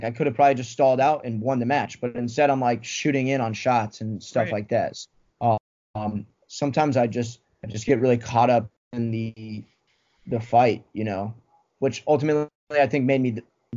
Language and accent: English; Cheyenne, Wyoming, United States; So I was born in Cheyenne, Wyoming, and it's where I grew up. I moved a little bit when I was a kid, but not really anything that I truly remember.